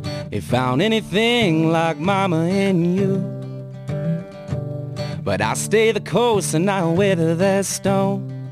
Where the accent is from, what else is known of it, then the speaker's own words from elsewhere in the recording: Winona, Minnesota, United States; So it's always fun to play in Winona here in my hometown.